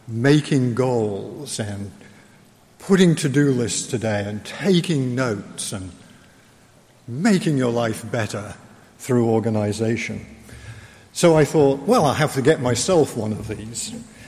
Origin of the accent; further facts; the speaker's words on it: England, United Kingdom; Being English, I was rather impressed by this. We had something similar in England called a Filofax